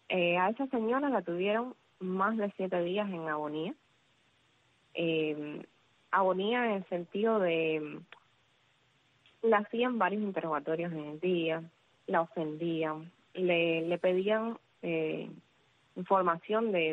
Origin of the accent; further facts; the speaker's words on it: Havana, Cuba; now in Camagüey, Cuba; Me dice que me vaya a La Habana, porque yo soy natural de La Habana